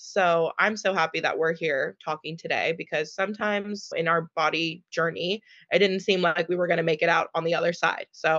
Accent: Los Angeles, California, United States; So I grew up in Los Angeles.

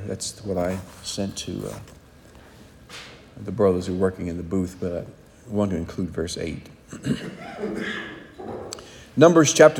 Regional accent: Ohio, United States; growing up in Central Ohio.

